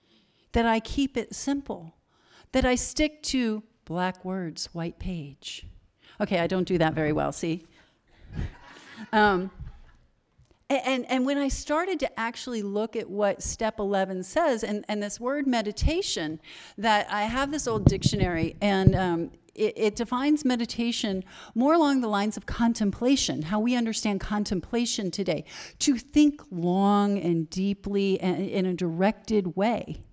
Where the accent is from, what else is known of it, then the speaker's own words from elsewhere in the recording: Texas, United States; So I'm from Texas